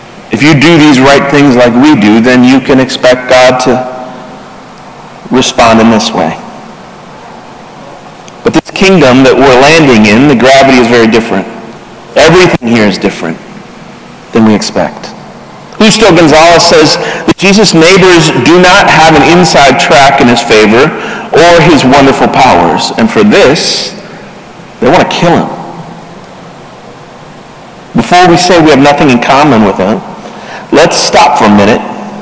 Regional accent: Minnesota, United States; Somebody just this week said I was from Wisconsin, and I was like, no, shut your mouth. I'm from Minnesota. It's very different.

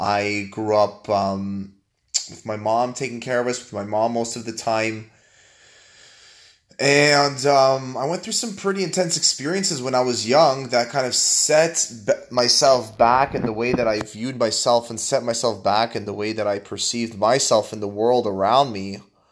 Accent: Vancouver, British Columbia, Canada; also born or lived in Toronto; I was born in Toronto, and I actually had moved to Vancouver, Canada. And in Vancouver, Canada, I lived there and I attended a Jewish day school. My parents are Russian immigrants from Russia who came to Canada

